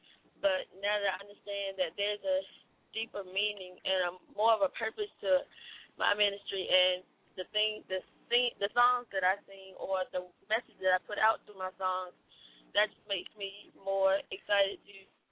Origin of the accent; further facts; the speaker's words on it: Atlanta, United States; Born and raised in Atlanta, North Carolina, my entire life.